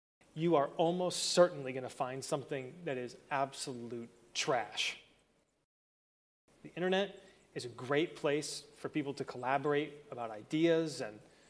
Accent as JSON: {"language": "English", "region": "Florida", "country": "United States", "tie": "born or raised there", "also_born_or_lived": "Calgary, Canada", "said": "I was born in Canada, in Calgary, and then, but I grew up in Florida, because I was there since I was like 5 years old. So Florida feels like home."}